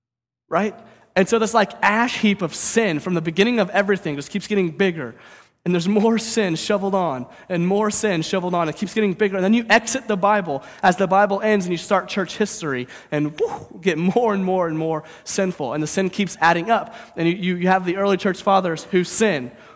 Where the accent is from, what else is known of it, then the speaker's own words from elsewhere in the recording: St. Louis, Missouri, United States; So in fifth grade, I grew up in St. Louis.